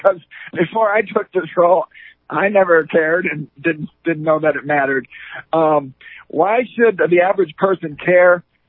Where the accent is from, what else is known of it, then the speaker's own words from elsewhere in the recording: Fort Atkinson, Wisconsin, United States; I was both a principal and a classroom teacher, wore both hats of a small parochial school in my hometown of Fort Atkinson, Wisconsin.